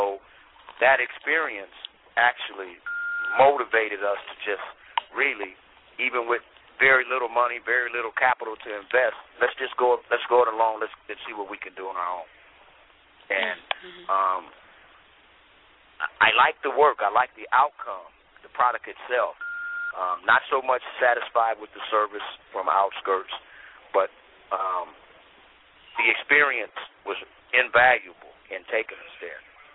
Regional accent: Compton, California, United States; I was raised in Compton, and most of my experiences in my young adulthood, and really, I came to puberty in Compton up until I was 22 years old.

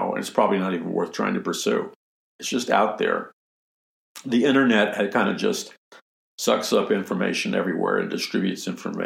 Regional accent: New York City, New York, United States; I grew up in an apartment building with an elevator. I mean, I grew up in New York City. Elevators were everywhere.

